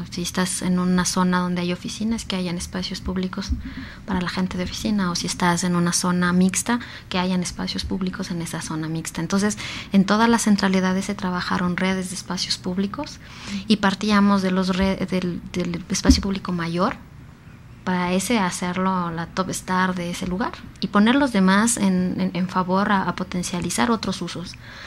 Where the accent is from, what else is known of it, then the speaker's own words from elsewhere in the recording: Quito, Pichincha, Ecuador; sabiendo que somos de Quito, que morimos de frío